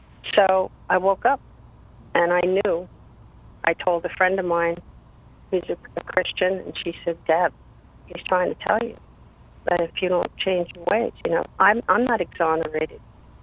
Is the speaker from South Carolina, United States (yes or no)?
no; New York, United States; And I'm originally from Long Island, and the commuter train, the LI, Long Island commuter train, they were playing chicken.